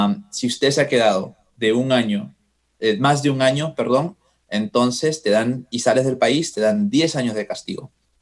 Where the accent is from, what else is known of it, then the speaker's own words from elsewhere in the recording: Peru; yo soy peruano, me la darían en Lima, ¿no?